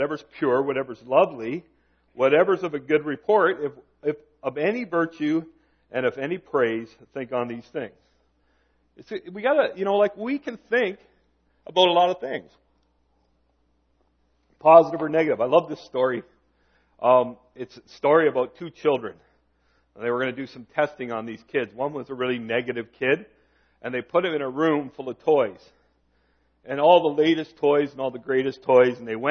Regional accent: Canada; I know we're Canadian, I know that we don't always express

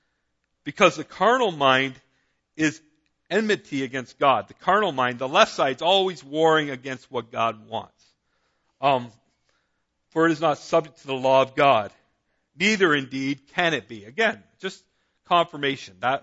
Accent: Dunnville, Ontario, Canada; born there; and I was born in Dunnville. I like a good rumble.

